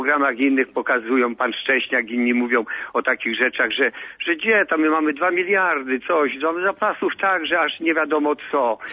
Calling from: Oświęcim, Lesser Poland, Poland; Ja pierwszy raz dzwonię, to może taki stremowany jestem z Oświęcimia

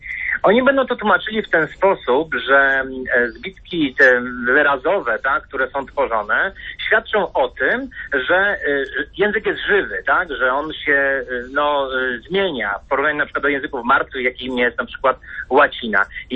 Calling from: Wrocław, Lower Silesian Voivodeship, Poland; Ja z Wrocławia.

